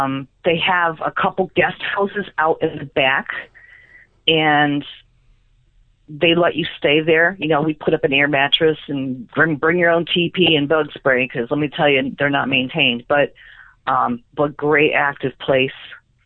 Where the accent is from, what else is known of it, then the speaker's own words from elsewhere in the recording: California, United States; I grew up in California, and we took a road trip to various ghost towns.